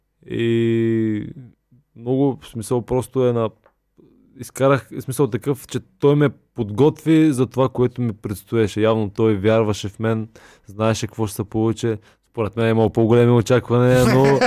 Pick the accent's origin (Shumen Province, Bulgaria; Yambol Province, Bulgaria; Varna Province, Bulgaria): Yambol Province, Bulgaria; Yambol; Аз съм от Ямбол и по принцип на мен ми харесват малките градове.